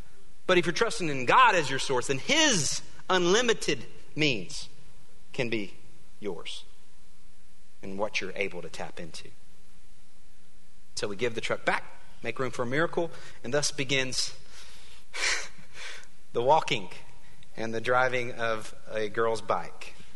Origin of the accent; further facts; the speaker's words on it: United States; It would have been me making something happen because I'm an American. That's how we do it.